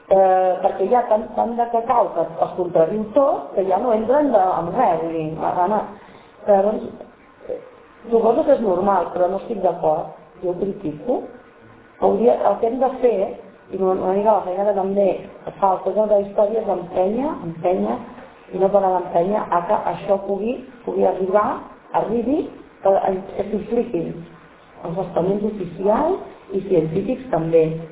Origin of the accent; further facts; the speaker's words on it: Catalonia, Spain; Soc catalana i seré catalana